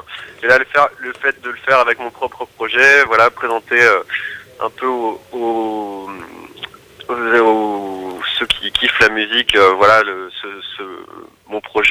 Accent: Reims, Grand Est, France; now in Paris, France; moi je suis originaire de Reims, puis j'habite sur Paris maintenant depuis 2 ans et demi

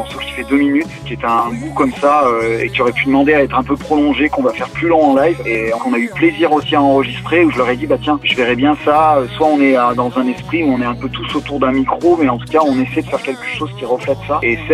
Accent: Auvergne-Rhône-Alpes, France; c'est un lieu dit du Vercors, là où j'ai grandi

